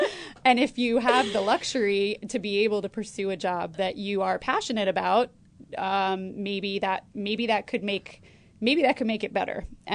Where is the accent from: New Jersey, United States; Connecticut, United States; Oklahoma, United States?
Connecticut, United States; Like, I grew up in Connecticut and went to the supermarket and there was like cheddar and sharp cheddar and mild cheddar.